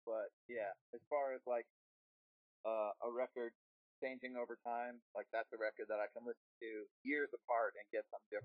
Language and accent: English; Southern United States, United States; We, you know, we're from the South, so, like, whenever we're on tour, we're either at Waffle House or Cracker Barrel.